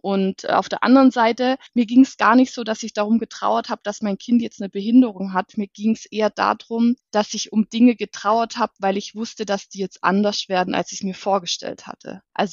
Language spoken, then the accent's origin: German; Baden-Württemberg, Germany; ich bin 38 Jahre alt. Ich komme aus der Nähe von Heilbronn.